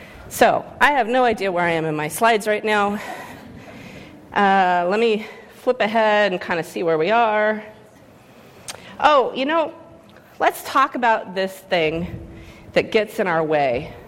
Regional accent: Seattle, Washington, United States; I'm from Seattle, so, you know, trying to go to sleep.

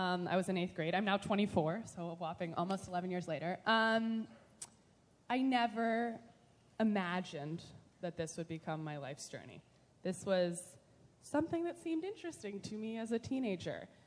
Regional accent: California, United States; And I'm from California, and the first time I went to Sacramento was a very bizarre experience.

